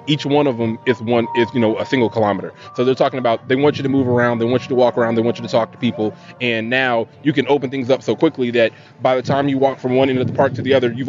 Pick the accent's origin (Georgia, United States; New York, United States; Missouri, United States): Georgia, United States; also from Georgia